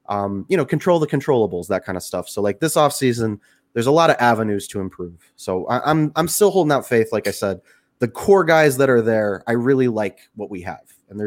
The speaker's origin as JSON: {"language": "English", "town": "Vernon Hills", "region": "Illinois", "country": "United States", "lives_now": "Arizona, United States", "said": "So, I mean, I live in Arizona. I'm originally from the burbs. I'm from Vernon Hills."}